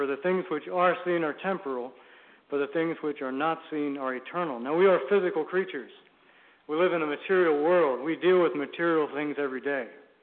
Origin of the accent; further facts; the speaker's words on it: Virginia, United States; also born or lived in Guatemala; We are from Virginia. I was raised there, but actually spent some years of my life in Guatemala.